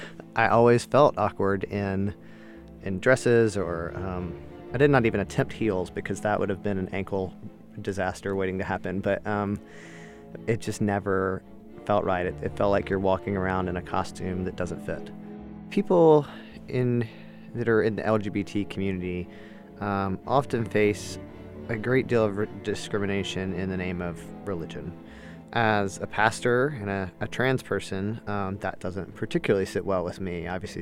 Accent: Birmingham, Alabama, United States; So I grew up in Birmingham, Alabama, but in my teenage years, I got involved in a Southern Baptist church

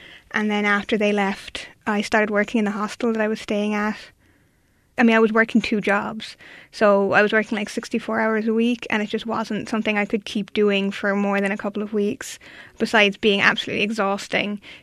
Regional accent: Ireland; moved away as an adult; now in Oakland, United States

